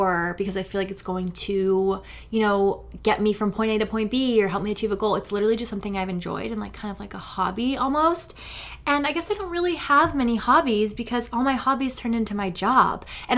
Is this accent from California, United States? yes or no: no; New Hampshire, United States; I have been to New York City a fair amount just because I grew up in New Hampshire, so it was never too far away